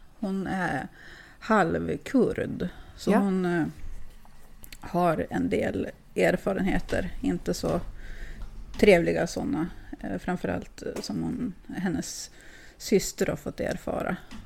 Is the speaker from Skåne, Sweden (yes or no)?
no; Lycksele, Västerbotten County, Sweden; now in Skellefteå, Sweden; jag kommer från Lycksele och jag flyttade hit till Skellefteå som 17-åring.